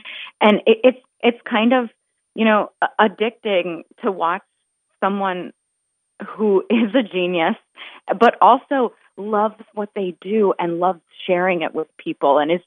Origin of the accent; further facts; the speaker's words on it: Midwest, United States; I'm a Midwesterner. I'd never even been to New England before I met him.